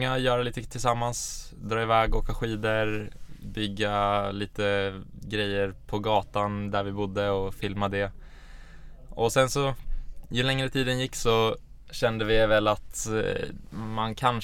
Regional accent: Avesta, Dalarna County, Sweden; Född och uppvuxen i Avesta, 2 timmar från Stockholm, för er som inte vet vart det ligger.

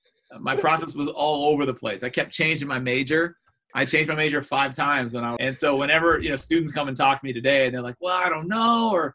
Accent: Grand Rapids, Michigan, United States; moved away as an adult; So I left it in 2000 when I entered Moreau Seminary and started planning to become a priest. And so life back in Grand Rapids, I'm the oldest

